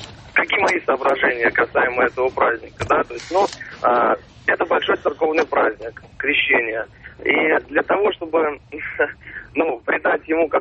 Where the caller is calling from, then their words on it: Pavlovsky Posad, Moscow Oblast, Russia; Московская область, Павловский Посад.